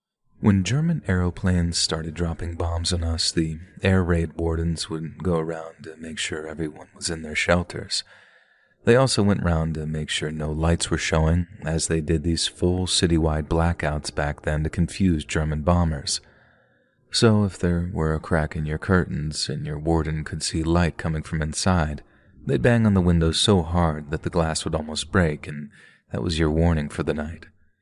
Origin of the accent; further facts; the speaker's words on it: Coventry, West Midlands, United Kingdom; I was born in Edgewick, which is an area in the English city of Coventry, and I grew up in the 1970s.